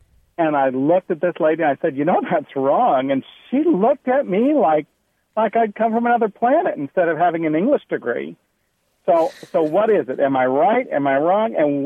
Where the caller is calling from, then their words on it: Denton, Texas, United States; I am calling from Denton, Texas.